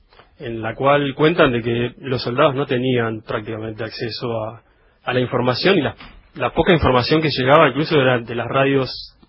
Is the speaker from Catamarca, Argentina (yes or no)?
no; Deró, Buenos Aires Province, Argentina; Bueno, yo soy de Deró, provincia de Buenos Aires.